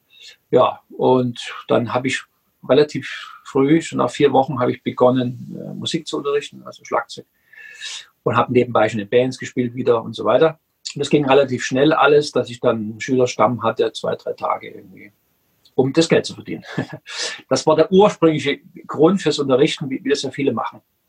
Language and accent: German; Dresden, Saxony, Germany; born there; ich bin im Osten geboren, in Dresden damals, habe da einen schönen Musikweg gemacht, habe dann irgendwann Musik studiert